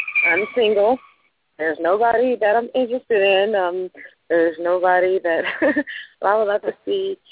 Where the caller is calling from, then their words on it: Louisiana, United States; I'm calling from Louisiana.